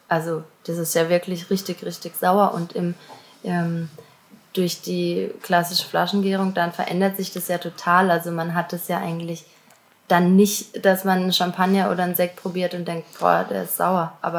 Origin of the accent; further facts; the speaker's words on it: Auggen, Baden-Württemberg, Germany; wenn ich sage, ich komme aus Augen, dann, ah ja, Augener Schäf